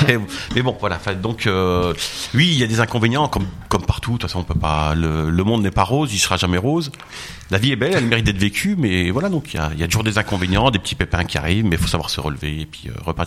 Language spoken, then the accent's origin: French; Joppécourt, Grand Est, France; je suis maire de Jopécourt, j'ai 44 ans, ça fait 44 ans que je vis au village